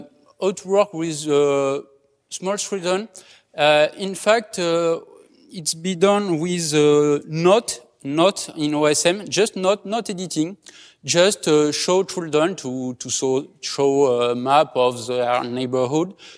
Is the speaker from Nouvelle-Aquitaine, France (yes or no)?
yes; Nouvelle-Aquitaine, France; English is a second language; I'm from France and particularly from Aquitaine. Aquitaine is a region of France.